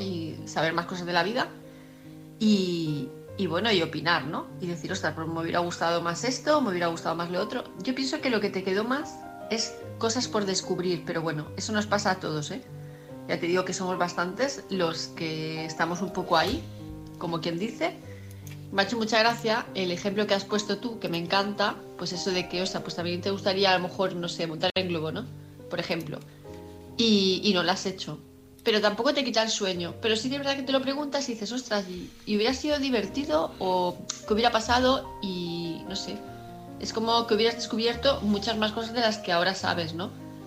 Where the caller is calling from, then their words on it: Palma de Mallorca, Balearic Islands, Spain; de Palma de Mallorca